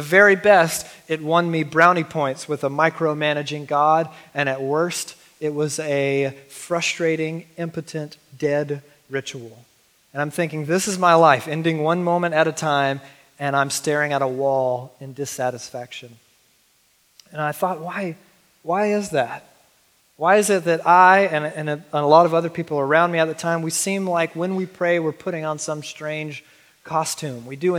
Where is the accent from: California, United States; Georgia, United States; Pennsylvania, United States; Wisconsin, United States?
Georgia, United States; now in Portland, United States; See, I grew up in Southeast Georgia, as a lot of you guys already know, and I grew up in a zany, fundamentalist Southern Baptist church.